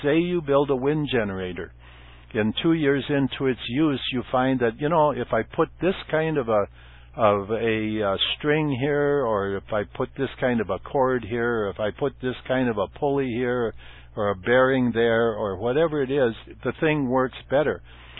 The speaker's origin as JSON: {"language": "English", "region": "Minnesota", "country": "United States", "tie": "born or raised there", "said": "I grew up in, everybody knows this, I grew up in Minnesota."}